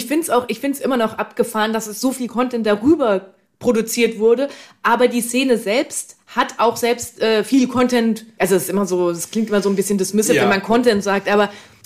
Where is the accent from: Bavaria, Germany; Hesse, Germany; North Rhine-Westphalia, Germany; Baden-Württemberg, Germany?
Hesse, Germany; Frankfurt; er ist aus Frankfurt, aus meiner Heimatstadt.